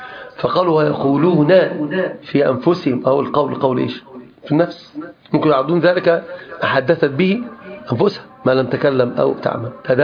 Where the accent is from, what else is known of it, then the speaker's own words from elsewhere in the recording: Upper Egypt, Egypt; عندنا في الصعيد يقولون واعر واعر يا بوي، لا يقول واعر قوي قوي يا بوي